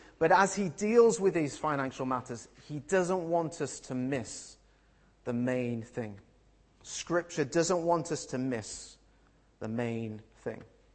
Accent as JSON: {"language": "English", "country": "United Kingdom", "said": "You can say people want to run ahead like a kid, but we're British, we're adults"}